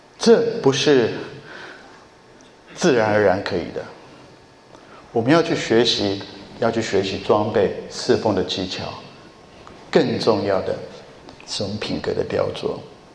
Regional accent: Japan; 我小时候在日本长大

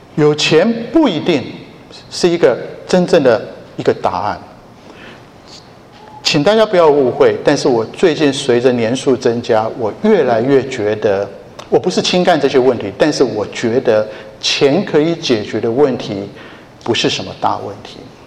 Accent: China; 因为如果是我们中国人的传统勤俭的美德，我们大概只给他准备一个饼，顶多两个饼

